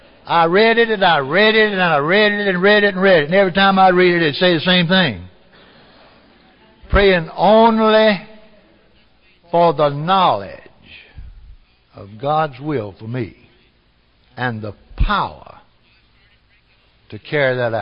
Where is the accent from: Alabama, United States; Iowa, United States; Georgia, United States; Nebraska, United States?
Georgia, United States; One I had learned as a small boy in the Methodist Sunday school in my hometown in America, Georgia.